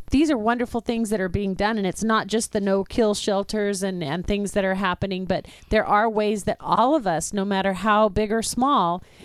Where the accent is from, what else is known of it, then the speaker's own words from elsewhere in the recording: San Diego, California, United States; Well, I am from San Diego, and it is a border town, and it is in the south.